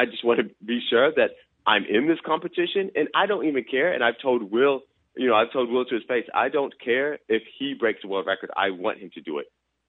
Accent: Georgia, United States; But at the end of the day, as you said, I grew up in Georgia. My life is in the U.S.

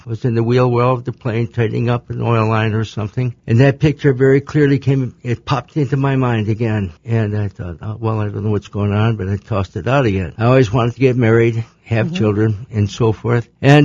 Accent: Spring Valley, Illinois, United States; also born or lived in Chicago, United States; I was born in Chicago. When the war broke out in 1941, we moved to Spring Valley, and that's where I grew up until I was a junior in high school, Hall Township.

